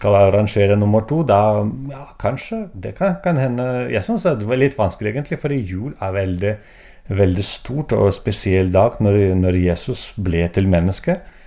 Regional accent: Belarus; Norwegian is a second language; now in Norway; jeg kommer fra Belarus

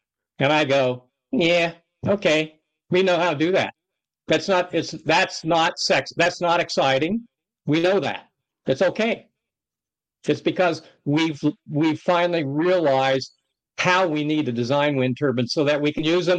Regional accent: United States; because I'm an American living in the United States, that's what we got.

